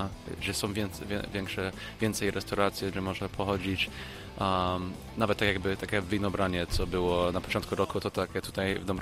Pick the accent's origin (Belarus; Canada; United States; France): United States; now in Poland; wychowałem się w Stanach, mieszkałem w Stanach